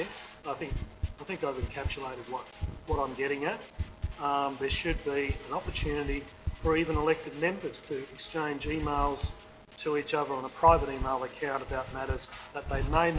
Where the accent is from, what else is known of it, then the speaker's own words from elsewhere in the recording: Australia; As an Australian, I find it un-Australian, if I can coin the phrase.